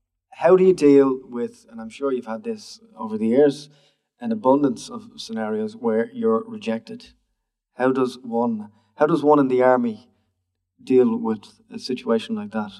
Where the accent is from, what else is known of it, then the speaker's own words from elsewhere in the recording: Barnsley, Yorkshire and the Humber, United Kingdom; when I was growing up in Barnsley, I had to carry.